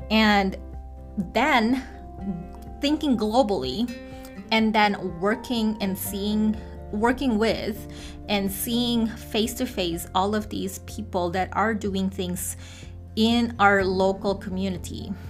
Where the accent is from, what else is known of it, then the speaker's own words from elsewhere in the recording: Philippines; now in United States; my family and I moved here from the Philippines about 20 some years ago now, so I'm neither from the Philippines nor am I still trying to get to know the pop culture here